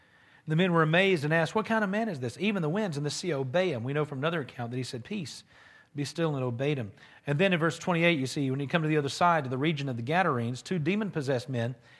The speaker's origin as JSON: {"language": "English", "region": "Alabama", "country": "United States", "said": "I like to think that he said, get, because I'm from Alabama."}